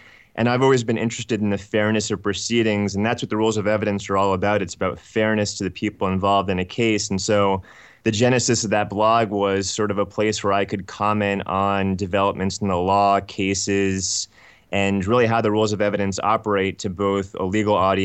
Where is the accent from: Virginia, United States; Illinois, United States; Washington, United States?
Virginia, United States; Virginia Beach; I grew up in Virginia Beach, about 15 minutes away from the beach. I went to college at the University of Virginia and law school at William & Mary.